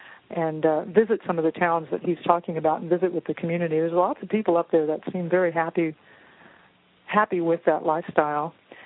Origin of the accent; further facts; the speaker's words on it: Florida, United States; But for me personally, I grew up in South Florida, and I'm used to green and lush and moist